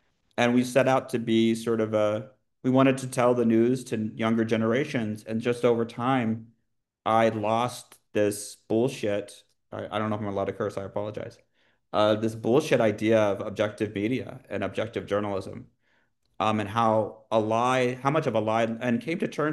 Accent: Morgantown, West Virginia, United States; I'm a small town kid like yourself. I grew up in West Virginia. I grew up about an hour south of Pittsburgh in Morgantown, where WVU is.

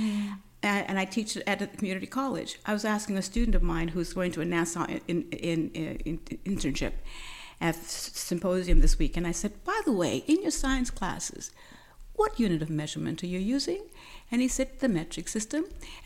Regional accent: Fiji; English is a second language; growing up in Fiji, where we were colonized by the British. We were forced to speak English in schools. So we couldn't speak our native languages.

